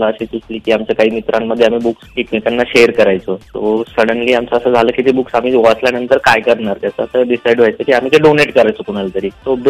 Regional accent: Parbhani, Maharashtra, India; now in Pune, India; आणि मी प्रॉपर परभणीचाच आहे.

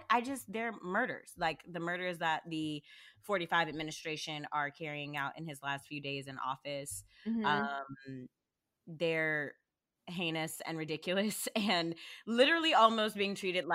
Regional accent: Texas, United States; now in Los Angeles, United States; I'm a Texan though through and through, so my body craves red meat. Like I grew up on.

